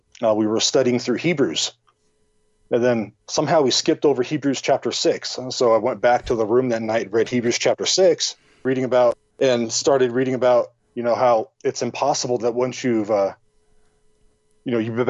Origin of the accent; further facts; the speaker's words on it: La Puente, California, United States; I grew up in the Los Angeles area in a city called La Puente, California. It's about 20 miles east of LA, right next to Covina